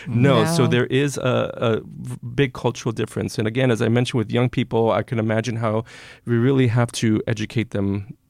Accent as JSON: {"language": "English", "town": "Miami", "region": "Florida", "country": "United States", "tie": "born or raised there", "said": "I grew up in Miami. I'm a Latin person, and we're very, in my family and in my community where I grew up, we were very affectionate with people."}